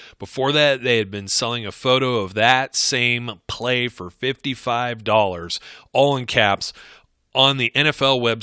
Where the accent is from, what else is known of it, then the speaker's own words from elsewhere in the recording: Ohio, United States; born and raised in Ohio myself, and my mom speaks yinzer, fluent yinzer. It's something that comes – we're like 10 minutes from the Pennsylvania state line.